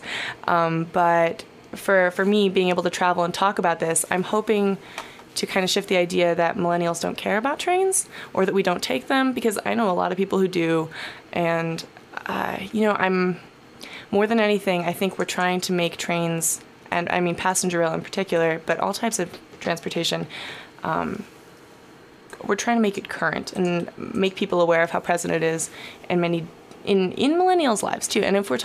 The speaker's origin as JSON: {"language": "English", "region": "New York", "country": "United States", "said": "For me, I'm from New York, so it was very exciting I saw New York City in a way I never had before."}